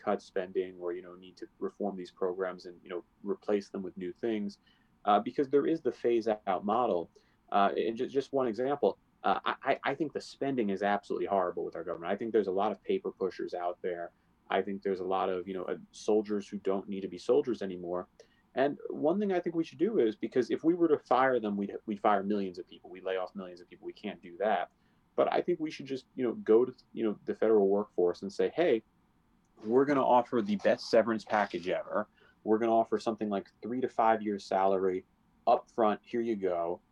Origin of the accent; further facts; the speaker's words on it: New York, United States; I'm from New York. We don't have wild horses here.